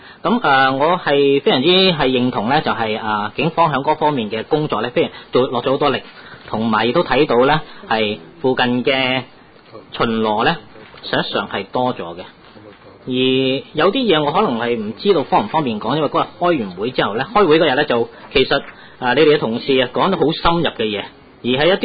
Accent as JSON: {"language": "Cantonese", "country": "China", "said": "我哋中國人咧有一個就係話係點講咧"}